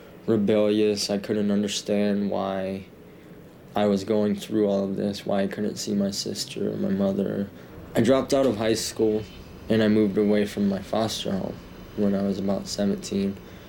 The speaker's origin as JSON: {"language": "English", "town": "Colorado Springs", "region": "Colorado", "country": "United States", "tie": "born or raised there", "said": "I grew up in Colorado Springs. My father was in the military for about 8 years, and he was stationed in Fort Carson for a while."}